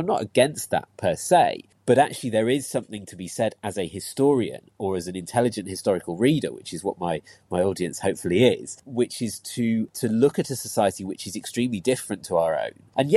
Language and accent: English; Christchurch, South West England, United Kingdom; also born or lived in Leeds; When I was five, we moved down to Dorset, lived down by the sea in Christchurch, which was lovely.